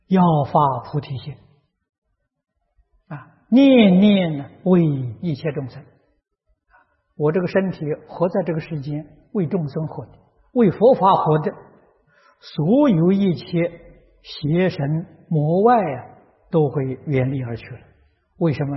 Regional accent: Guizhou, China; 我过去小时候在贵州念书啊

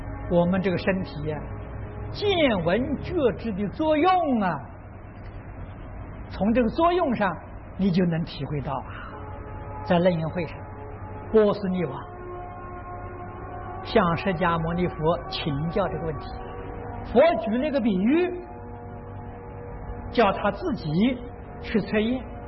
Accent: China; 我们中国人称它做灵魂

